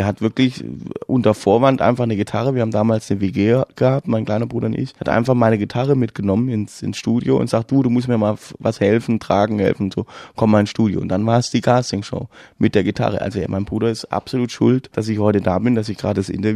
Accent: Southern Germany, Germany; Das ist bei uns in Süddeutschland ist so, dass man Autos mit Klopapierrolle umwickelt oder man Tapetenkleister auf Autos verschüttet oder Gartentürchen aushängt oder Mülleimer versteckt.

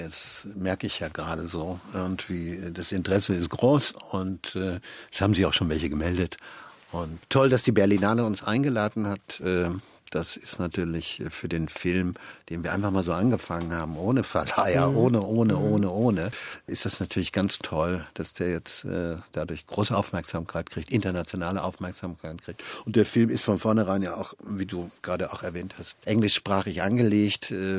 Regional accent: Hagen, North Rhine-Westphalia, Germany; dass der auch aus Hagen kommt, aus meiner Heimatstadt.

